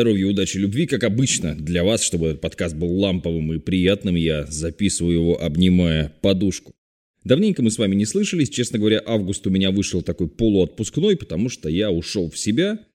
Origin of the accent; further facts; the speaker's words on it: Vorkuta, Komi Republic, Russia; это столица моей родной республики Коми, я же родился в Воркуте.